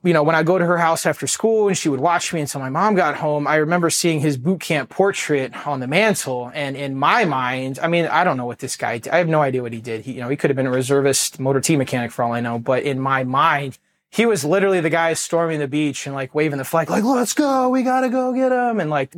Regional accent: Worthington, Ohio, United States; So I was born and raised in Ohio. I grew up in a suburb of Columbus called Worthington.

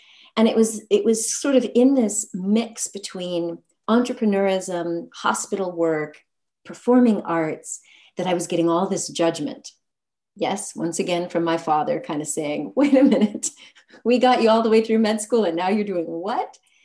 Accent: United States; now in France; Well, I am American, but I'm living in the south of France, just by way of context. And growing up in America, I had sort of the typical programming

